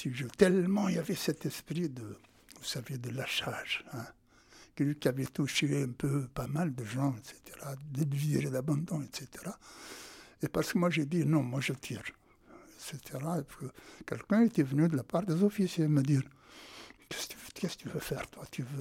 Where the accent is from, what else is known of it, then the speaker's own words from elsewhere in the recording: Algeria; je me trouve dans une unité comme ça, hein, marocaine, alors que je suis algérien.